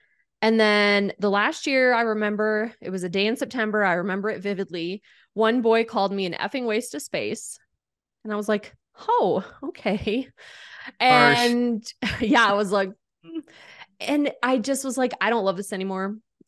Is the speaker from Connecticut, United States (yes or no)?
no; South Dakota, United States; You know, I appreciate now that I grew up in South Dakota, When I was in high school, I wanted to get out of there.